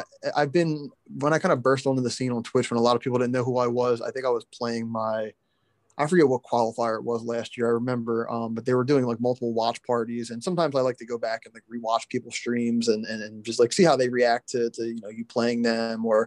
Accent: Philadelphia, Pennsylvania, United States; actually made the Final Four of the Madden Club Championship last year for the Philadelphia Eagles Club, my hometown

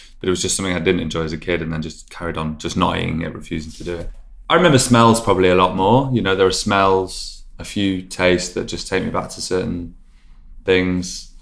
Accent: Manchester, North West England, United Kingdom; I grew up in South Manchester, so that wasn't really an option.

